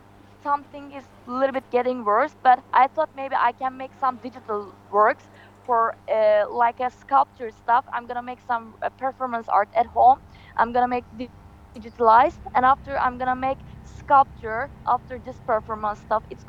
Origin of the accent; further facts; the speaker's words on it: Turkey; now in Istanbul, Turkey; I'm working in Istanbul. I'm living in here, and it's not easy to go my hometown, which is it's in south of Turkey